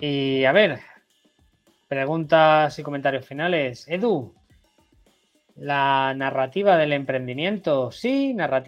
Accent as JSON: {"language": "Spanish", "region": "Catalonia", "country": "Spain", "said": "como soy de Cataluña hablo de bola de drag y de Dragon Ball"}